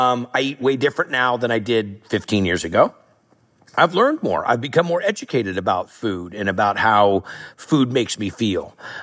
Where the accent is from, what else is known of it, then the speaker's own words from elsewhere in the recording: California, United States; I'm a cook. I'm a dude from Northern California.